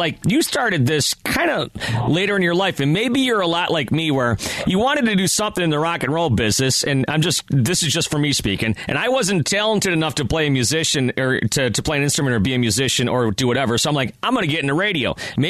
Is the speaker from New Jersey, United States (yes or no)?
no; Buffalo, New York, United States; now in Detroit, United States; I get on my bike in Detroit and get off in my hometown in Buffalo.